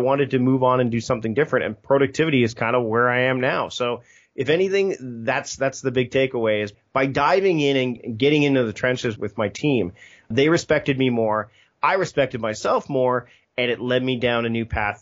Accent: Hamilton, Ontario, Canada; my hometown, Hamilton, Ontario, Canada, which is where I'm from

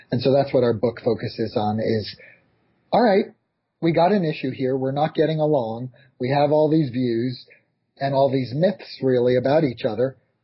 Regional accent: New York, United States; I'll run you through it as quickly as I can, as a New Yorker can.

